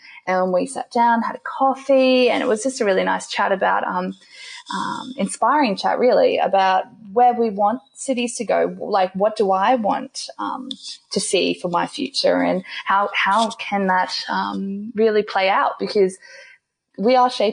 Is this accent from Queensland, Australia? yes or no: yes; Brisbane, Queensland, Australia; and I am born and bred in Brisbane.